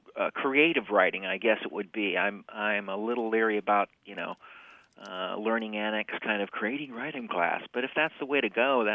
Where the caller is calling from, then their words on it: San Diego, California, United States; I'm calling from San Diego.